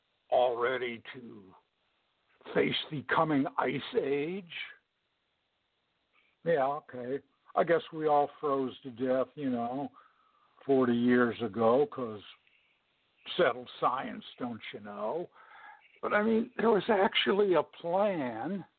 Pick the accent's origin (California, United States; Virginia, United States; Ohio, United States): California, United States; Los Angeles; I grew up in Los Angeles. And back in Los Angeles, back in the 1960s, things were, the air was pretty lousy.